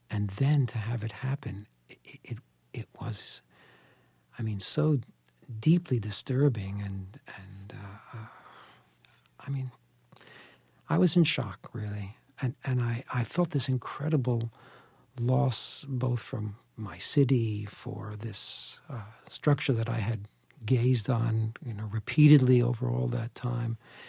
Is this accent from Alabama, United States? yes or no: no; New York City, New York, United States; I mean, I am a New Yorker, born here, and I was a street photographer first.